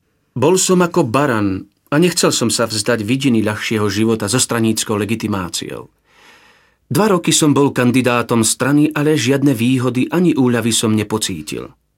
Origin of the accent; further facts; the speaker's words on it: Humenné, Prešov Region, Slovakia; born there; Narodil som sa roku 1964 v Humennom. Vďaka rodičom som získal kresťanskú výchovu i všetky sviatosti.